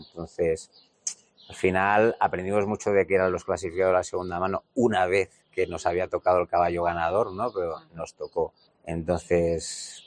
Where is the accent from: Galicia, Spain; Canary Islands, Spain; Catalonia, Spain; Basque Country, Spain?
Catalonia, Spain; L'Hospitalet de Llobregat; Yo soy de Hospitalet, del Extraradio de Barcelona y de ahí de Badalona